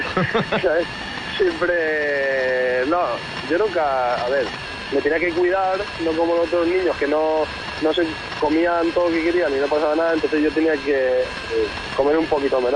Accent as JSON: {"language": "Spanish", "town": "La Vall d'Uixó", "region": "Valencian Community", "country": "Spain", "tie": "born or raised there", "said": "vengo de un pueblo de Castellón, la Vallduisó, que yo empecé a jugar ahí de niño"}